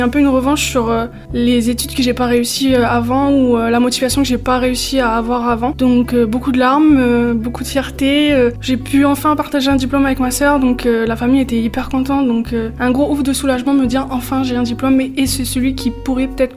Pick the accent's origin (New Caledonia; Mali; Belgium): New Caledonia; Nouméa, South Province; Moi, j'ai grandi à Nouméa avec toute ma famille.